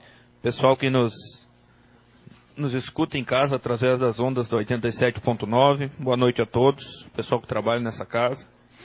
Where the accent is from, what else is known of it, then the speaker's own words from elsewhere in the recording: Capão Grande, Brazil; meu fraterno abraço à comunidade do Capão Grande lá, na minha terra.